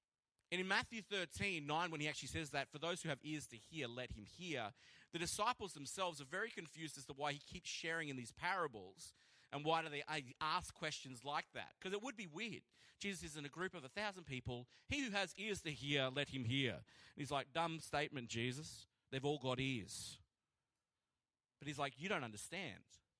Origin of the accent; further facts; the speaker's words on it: Toowoomba, Queensland, Australia; I'm from Toowoomba. It's always weird when I say that.